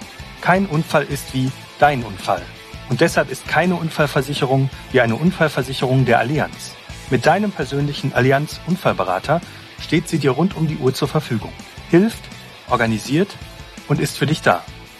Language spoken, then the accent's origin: German; North Rhine-Westphalia, Germany; in meiner Heimat im Ruhrgebiet